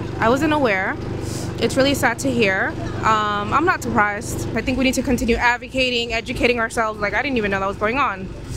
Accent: New York City, New York, United States; So being a New Yorker and thriving in the city is already challenging as it is.

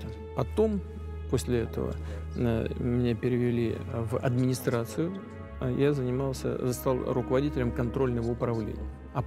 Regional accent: Saint Petersburg, Russia; now in Moscow, Russia; я приехал из Ленинграда, из Петербурга в Москву

